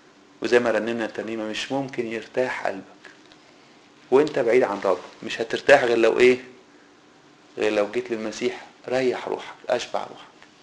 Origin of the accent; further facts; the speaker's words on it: Egypt; زي ما بيقولوا عندنا في مصر